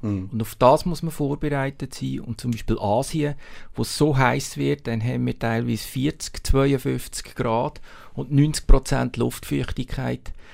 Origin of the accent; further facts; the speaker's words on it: Switzerland; es ist nicht wie bei uns in der Schweiz. Es ist einfach anders.